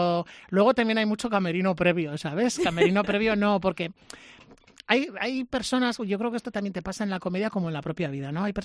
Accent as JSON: {"language": "Spanish", "town": "Valladolid", "region": "Castile and León", "country": "Spain", "tie": "born or raised there", "said": "es verdad que también hago patria con Cangas del Narcea, porque siento me siento muy asturiano también en esa parte, pero es que he nacido en Valladolid, vivo en Valladolid, es una ciudad donde se vive de lujo, es una ciudad súper cómoda"}